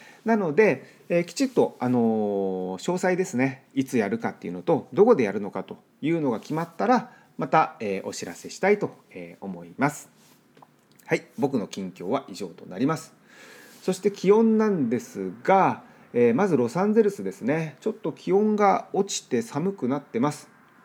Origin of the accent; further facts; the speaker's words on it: Miyazaki, Japan; now in Los Angeles, United States; 僕の実家が宮崎 でうちの奥さんの実家が沖縄なので